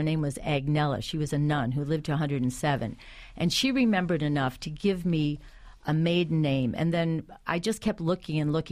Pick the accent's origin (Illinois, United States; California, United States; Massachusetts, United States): Illinois, United States; Chicago; But I grew up in Chicago, and being Irish was really about John Kennedy and turning the river green on St. Patrick's Day.